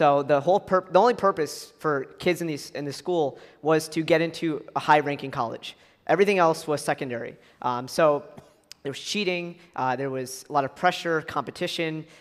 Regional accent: Bethpage, New York, United States; also born or lived in Syosset; So I moved on Long Island from Bethpage, New York to Syosset, New York in the summer of 2010, so from middle of 9th and 10th grade.

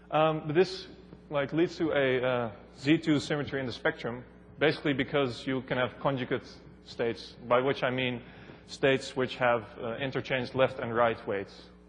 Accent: Utrecht, Netherlands; I'm from Utrecht, where I'm working on my PhD with Gleb Arutyunov.

